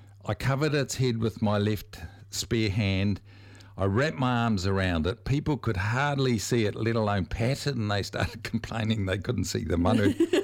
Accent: Moerewa, Northland, New Zealand; And when I was growing up in Moirua

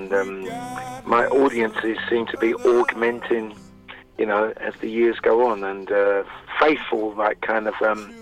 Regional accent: United Kingdom; born there; although I'm also British as well by birth.

